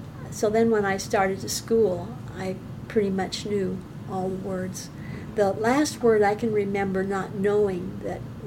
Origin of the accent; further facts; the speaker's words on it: Cozad, Nebraska, United States; So then I moved to I got a job in my hometown, Cozad, and mm-hmm.